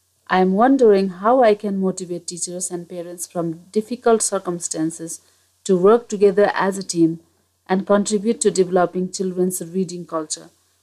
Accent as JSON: {"language": "English", "country": "Nepal", "second_language": "English", "said": "from Nepal."}